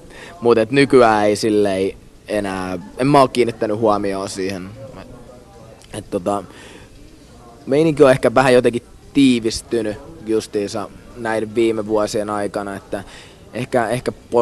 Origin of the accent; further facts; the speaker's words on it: Lahti, Päijät-Häme, Finland; ei kun me ollaan Lahdesta